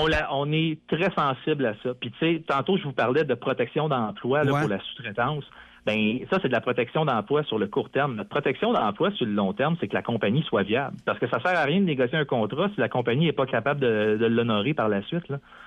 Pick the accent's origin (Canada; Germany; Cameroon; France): Canada; Moi, je suis Canadien